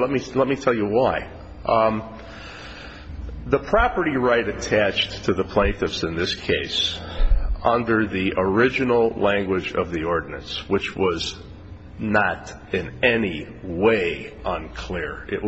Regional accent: Las Vegas, Nevada, United States; I'm an attorney from Las Vegas, Nevada.

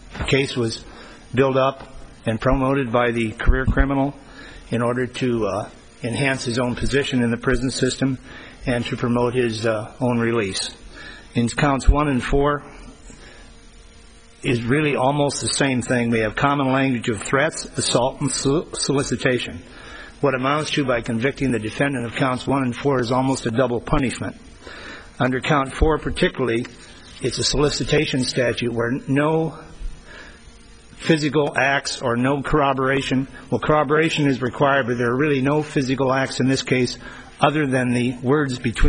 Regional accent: Phoenix, Arizona, United States; I'm from Phoenix, Arizona, and I represent Robert Stewart in this matter.

